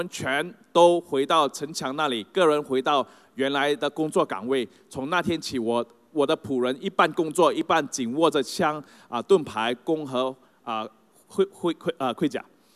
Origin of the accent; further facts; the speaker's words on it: Malaysia; 其实有很多时候我们马来西亚人也是这样的